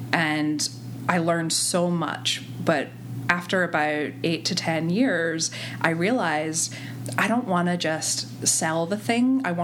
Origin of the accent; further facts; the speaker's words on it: Scotland, United Kingdom; now in United States; when I first came to the States, because I'm originally from Scotland, it was to go to art school.